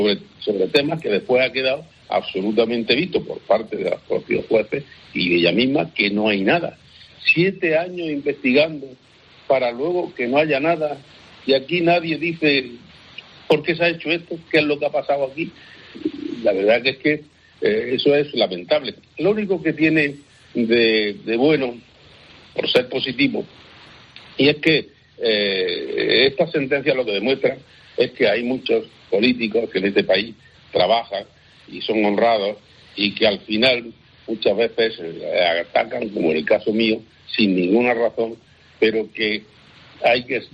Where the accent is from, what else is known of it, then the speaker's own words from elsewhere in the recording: Granada, Andalusia, Spain; Todos los granadinos, incluido yo, porque soy granadino y pago mi impuesto en Granada